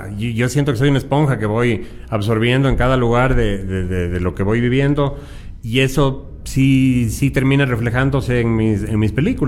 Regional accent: Quito, Pichincha, Ecuador; born there; yo nací en Quito, mi papá cuencano, toda la familia de mi papá

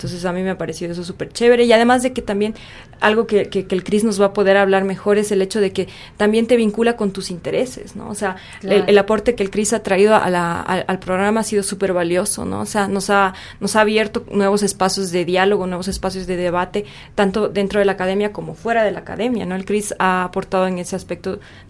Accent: Bolivia; yo soy boliviana, entonces el contexto ecuatoriano para mí era más desconocido

